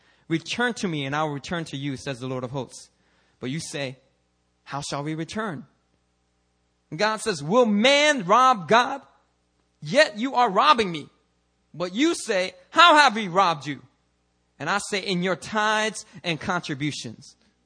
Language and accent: English; United States; I'm Korean American and it still offended me